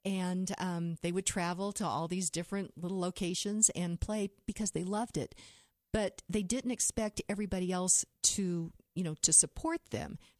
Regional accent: Kansas, United States; I grew up in Western Kansas, farming community, where you worked as a hobby.

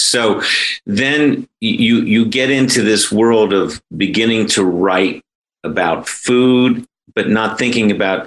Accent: San Francisco, California, United States; I grew up in San Francisco, which was across the bay. And of course, we in San Francisco would think of Berkeley and Oakland as being in the provinces.

